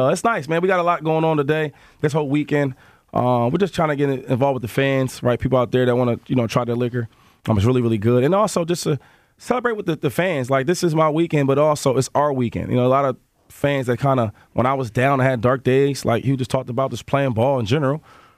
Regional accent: Harrisburg, Pennsylvania, United States; I was in my hometown, I want to say, 2 months ago. Now, check this story out. Now, mm-hmm. in Harrisburg, it's not a lot of superstars.

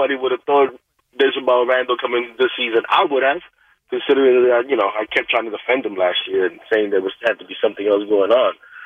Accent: New York, United States; I'm from New York.

